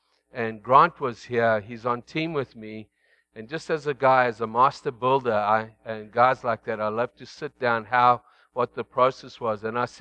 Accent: Newfoundland and Labrador, Canada; And I said, I'm from Canada. Right? Where? Yeah, Newfoundland.

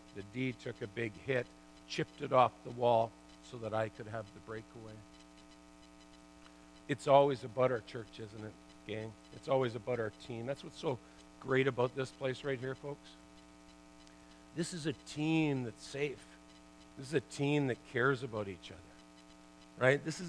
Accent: Burnaby, British Columbia, Canada; I'm a kid from Burnaby. We grew up right in Burnaby.

